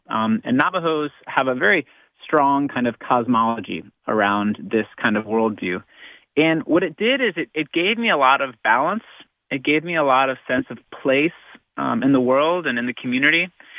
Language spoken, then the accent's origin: English; Silver Spring, Maryland, United States; I'm from Silver Spring, Maryland. So I went back home and just connected with friends and family.